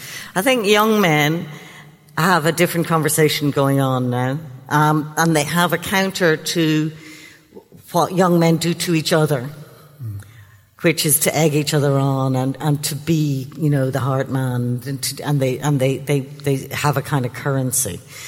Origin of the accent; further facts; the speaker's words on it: Ireland; When I grew up in Catholic Ireland, marriage was the only consent that was necessary because you were going to be a virgin until that day.